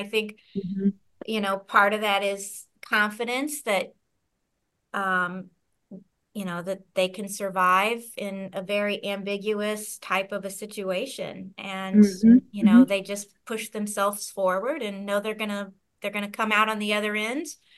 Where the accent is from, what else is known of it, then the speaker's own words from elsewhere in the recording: St. Louis, Missouri, United States; I'm from St. Louis, so my family is here, and to pick up and leave is not always an easy decision.